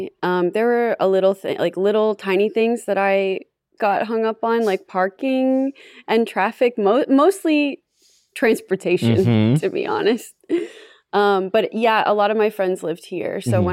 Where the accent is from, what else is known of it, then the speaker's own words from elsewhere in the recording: Florida, United States; also born or lived in Suffern, New York; But I was born in New York and grew up in Florida.